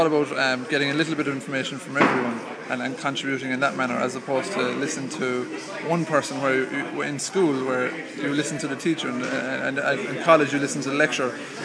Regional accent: Shanagarry, Munster, Ireland; accent: hybrid; also born or lived in Limerick / Galway; My accent is a hybrid. I was born in Shanigarry in Cork, so I'm a local boy in Cork, and I lived in Limerick and Galway, and I travelled a bit, so it's not that far removed from Ireland at all.

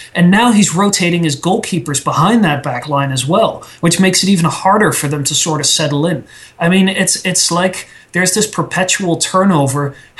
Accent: Netherlands; my home country, the Netherlands

